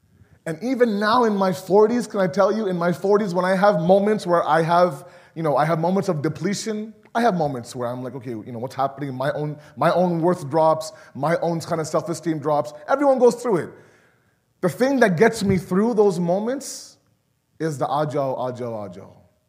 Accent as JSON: {"language": "English", "town": "Toronto", "region": "Ontario", "country": "Canada", "tie": "born or raised there", "said": "I remember growing up in Toronto, we had a small 3-bedroom apartment"}